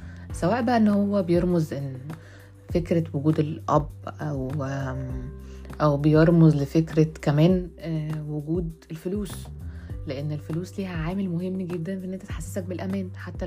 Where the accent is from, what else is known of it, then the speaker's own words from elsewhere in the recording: Alexandria, Alexandria Governorate, Egypt; moved away as an adult; now in Cairo, Egypt; ولما بدات ان انا ابقى لوحدي اكتر، لما نقلت من اسكندريه للقاهره، انا ما كان كنت صغيره بقى يعني، كان عندي مثلا 19 سنه